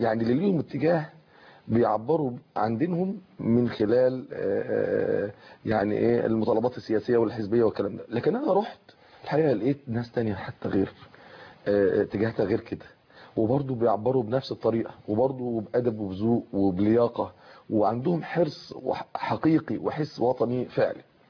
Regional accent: Egypt; أنا مواطن مصري عادي خالص وديانتي الإسلام

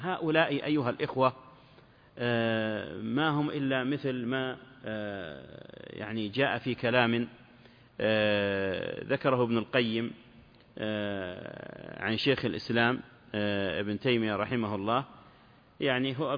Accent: Tunisia; أنا جئتكم من تونس،

